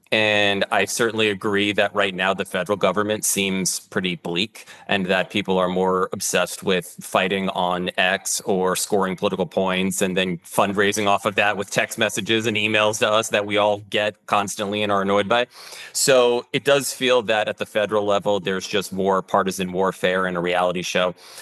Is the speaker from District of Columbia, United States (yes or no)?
yes; Washington, District of Columbia, United States; I grew up in Washington, D.C., and I had one parent who worked in the United States Senate.